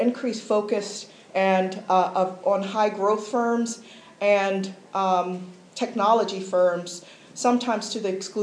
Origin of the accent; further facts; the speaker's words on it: Pittsburgh, Pennsylvania, United States; I am from Pittsburgh, and I did my master's down the street at Carnegie Mellon, so I'm very familiar with Pittsburgh. Very interesting to grow up here, go away to college, come back, go to graduate school, go away, come back as a professional several times